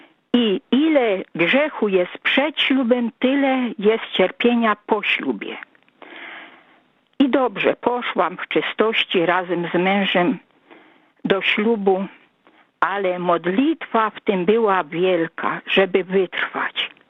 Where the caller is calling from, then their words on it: Racibórz, Silesian Voivodeship, Poland; z Raciborza. I u nas na Śląsku to tak się mówi, szczęść Boże w tym nowym roku.